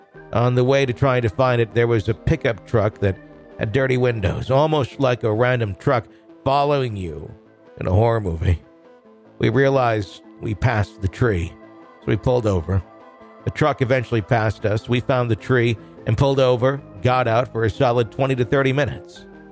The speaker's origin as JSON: {"language": "English", "town": "Wheat Ridge", "region": "Colorado", "country": "United States", "tie": "born or raised there", "said": "this occurrence in the house I grew up in Wheat Ridge, Colorado."}